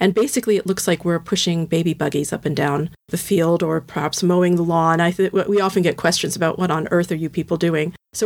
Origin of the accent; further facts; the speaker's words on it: United States; accent: American; moved away as an adult; now in United Kingdom; Obviously, I'm an American. You can tell from my accent.